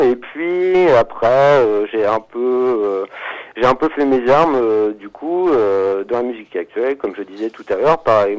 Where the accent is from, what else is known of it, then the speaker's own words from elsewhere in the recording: Bolbec, Normandy, France; now in Verneuil-sur-Avre, France; Je suis originaire de Bolbec, une petite bourgade de 12 000 habitants à proximité du Havre. Donc voilà, Havrais d'adoption, hein.